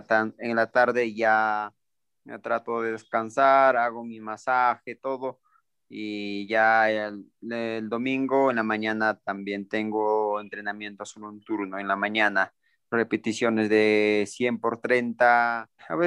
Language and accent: Spanish; Huancavelica, Peru; now in Huancayo, Peru; yo soy de Huancavelica, pero ya radico aquí en Huancayo desde abril de 2014.